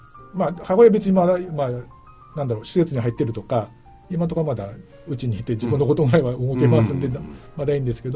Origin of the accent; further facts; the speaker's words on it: Takaoka, Toyama, Japan; 私もまあ高岡で生まれ育った長男で